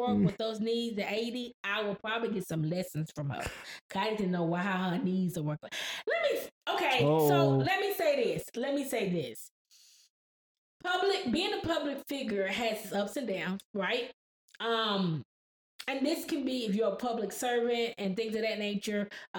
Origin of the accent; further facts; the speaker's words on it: Chattanooga, Tennessee, United States; We grew up as pastor's kids. We grew up in Chattanooga, right? And Chattanooga is small and everybody knows everyone.